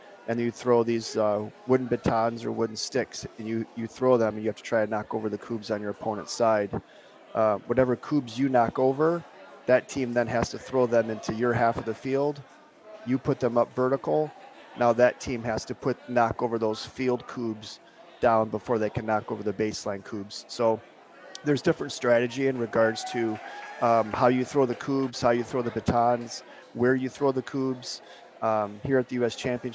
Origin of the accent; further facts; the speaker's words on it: Rockford, Illinois, United States; moved away as an adult; now in Eau Claire, United States; When we moved here, born and raised in Rockford, Illinois, moved around a little bit. And moved to Eau Claire, like I said, in 2007, sight unseen